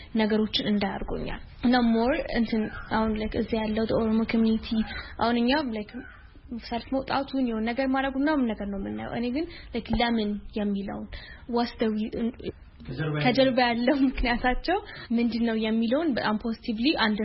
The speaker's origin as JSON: {"language": "Amharic", "region": "Addis Ababa", "country": "Ethiopia", "tie": "born or raised there", "said": "እኔ አዲስ አበባ ነው ተወልጄ የሚያደኩት።"}